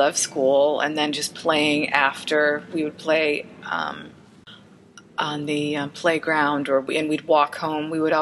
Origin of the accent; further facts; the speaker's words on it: Kansas, United States; In Kansas.